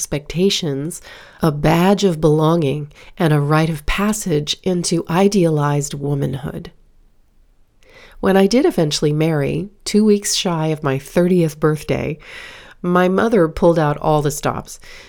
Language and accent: English; Florida, United States; not assume that, of course, we would be married in my hometown in Florida, according to tradition.